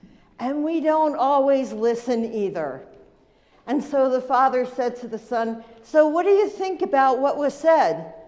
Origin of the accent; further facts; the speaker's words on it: Philadelphia, Pennsylvania, United States; since I grew up in Philadelphia, I lived in Philadelphia the first 24 years of my life, that I was going to try something new.